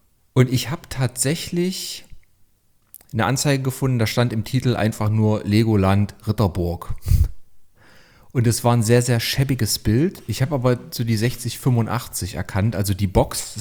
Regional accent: Leipzig, Saxony, Germany; ich komme aus Leipzig

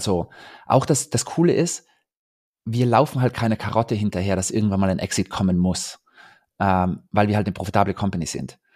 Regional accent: Tyrol, Austria; Ich komme ja aus Tirol

